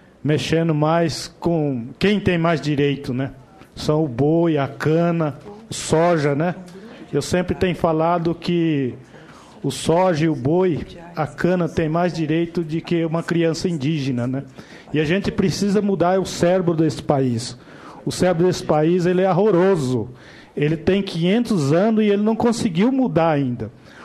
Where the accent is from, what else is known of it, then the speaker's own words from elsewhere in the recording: Mato Grosso do Sul, Brazil; sou Guarani Caiová, de Mato Grosso do Sul, onde tem muita violência, um dos lugares mais problemáticos a nível de Brasil, Mato Grosso do Sul.